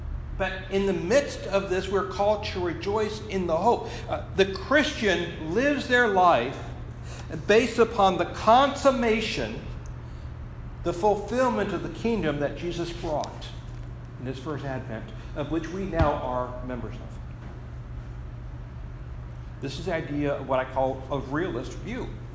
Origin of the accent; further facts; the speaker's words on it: California, United States; My experience as I grew up in Southern California, and again, I came to the faith in my 20s